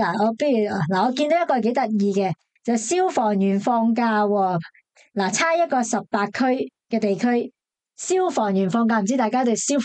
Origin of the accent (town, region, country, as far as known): China